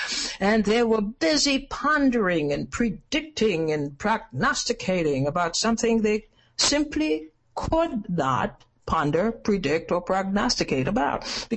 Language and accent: English; Trinidad & Tobago; born there; Now, I was born in Trinidad, a little speck of dust in the Caribbean Sea.